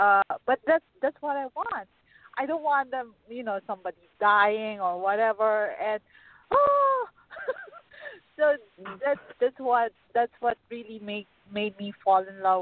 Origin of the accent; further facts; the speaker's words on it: Philippines; now in United States; It's from my own life story where I'm Filipino. My husband's American, and there are a lot of us here in the U.S. and everywhere else all over the world